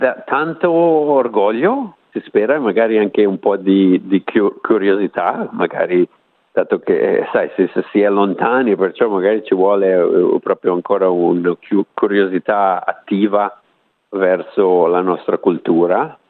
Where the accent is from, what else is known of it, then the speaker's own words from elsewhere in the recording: Liguria, Italy; moved away as an adult; sono partito intorno ai 23-24 anni, i miei genitori sono ancora in Liguria